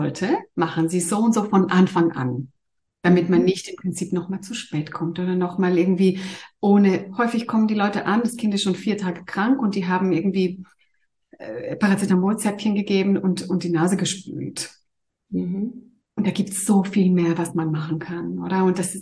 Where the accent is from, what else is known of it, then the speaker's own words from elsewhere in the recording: Greece; now in Zurich, Switzerland; Ich bin ursprünglich Griechin und arbeite eigentlich in Zürich als Kinderärztin.